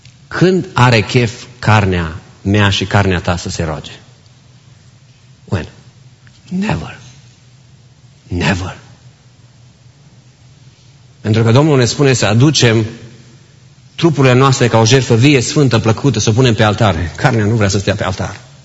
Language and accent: Romanian; Romania; Cei care am crescut în România